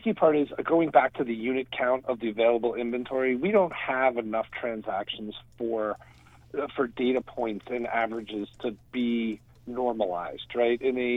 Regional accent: Weston, Massachusetts, United States; now in Nantucket, United States; So originally, I'm from the Weston area originally, and I think that community has about 11,000 people on it.

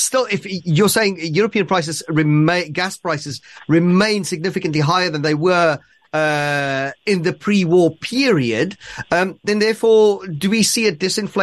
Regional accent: South Africa; But I grew up in South Africa. We don't get a lot of snow out there.

